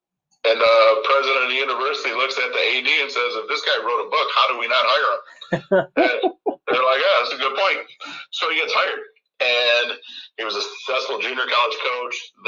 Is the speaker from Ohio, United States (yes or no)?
yes; Rossford, Ohio, United States; I grew up in Rossford, small town, was always around family, right?